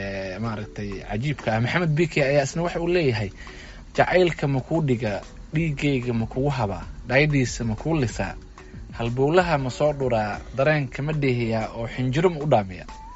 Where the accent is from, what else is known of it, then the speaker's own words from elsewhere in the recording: Jawhar, Middle Shabelle, Somalia; Aad iyo aad waa magaaladii aan ku dhashay ee aan ku barbaaray.